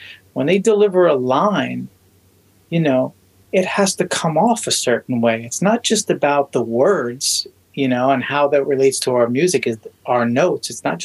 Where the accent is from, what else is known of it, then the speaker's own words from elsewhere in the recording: New York City, New York, United States; I was born in Brooklyn, and I was did my teens in, you know, Staten Island, but I always had access to Manhattan.